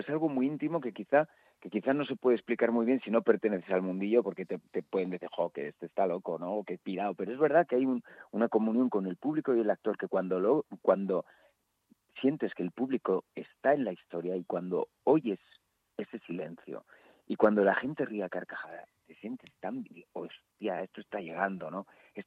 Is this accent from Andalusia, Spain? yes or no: no; La Rioja, Spain; moved away as an adult; now in Madrid, Spain; los riojanos somos muy tercos y, bueno, y además es que yo me considero muy riojano. Es verdad que llevo muchos años en Madrid, amo Madrid